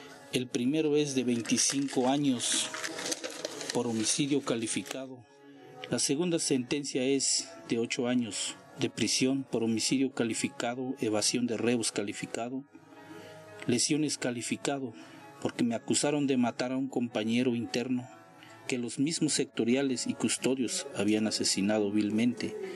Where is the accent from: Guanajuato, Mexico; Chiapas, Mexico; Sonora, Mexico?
Chiapas, Mexico; San Juan Chamula; first language Tzotzil; Spanish is a second language